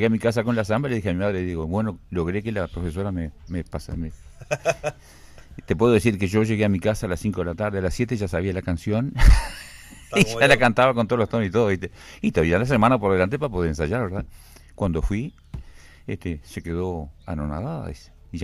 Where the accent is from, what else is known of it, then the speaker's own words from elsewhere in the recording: Maldonado, Uruguay; also born or lived in Rocha; yo soy nacido en Rocha, ¿verdad? Y a los 5 años mi padre me trajeron para Maldonado con mi hermano de 8 meses y nos criamos en Maldonado y somos fernandinos